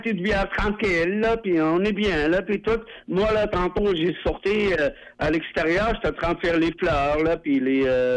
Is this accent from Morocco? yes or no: yes; Morocco; Moi, là, je viens du Maroc, OK?